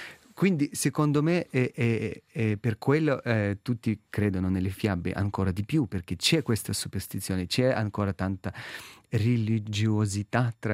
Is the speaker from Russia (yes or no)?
yes; Bryansk, Bryansk Oblast, Russia; Italian is a second language; Allora io vengo da Bryansk, che è una regione che incrocia con Bielorussia, Ucraina e Russia.